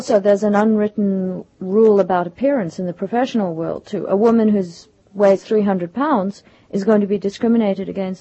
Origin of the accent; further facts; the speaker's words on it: South Africa; what's interesting about growing up in South Africa relative to the novel